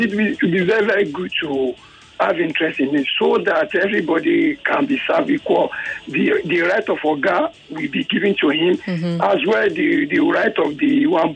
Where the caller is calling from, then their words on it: Ojo, Lagos, Nigeria; I'm wishing from Sabu Niba in Ojo local government.